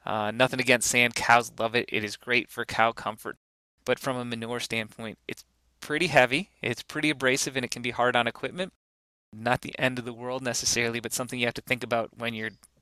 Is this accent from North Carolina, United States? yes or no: no; Wisconsin, United States; Dairies have so much variation, and I'm from Wisconsin originally, and I love dairy farms.